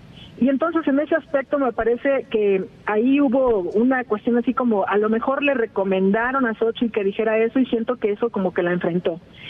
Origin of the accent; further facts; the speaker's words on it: Acapulco, Guerrero, Mexico; bien que estás allá en Acapulco, en mi tierra